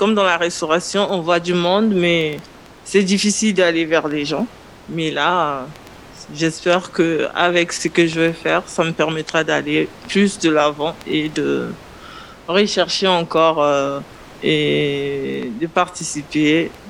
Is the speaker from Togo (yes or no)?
no; Central African Republic; now in France; Je suis d'RCA, je suis arrivée à l'onde porteuse au mois de juillet.